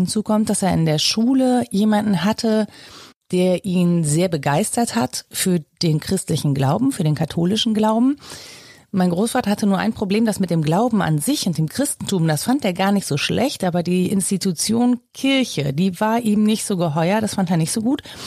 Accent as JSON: {"language": "German", "town": "Mönchengladbach", "region": "North Rhine-Westphalia", "country": "Germany", "said": "wir kommen aus Mönchengladbach. Also es gibt einen … in Mönchengladbach und einen in Viersen."}